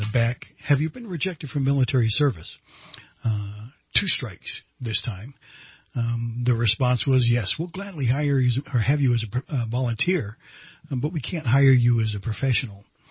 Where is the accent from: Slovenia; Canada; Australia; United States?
United States; Virginia; also born or lived in San Diego, California / Long Beach, California; Well, I was raised in the Northern Virginia area. My father was a Navy pilot, and we bounced between San Diego and Long Beach, and San Diego and Long Beach with his tours to Vietnam.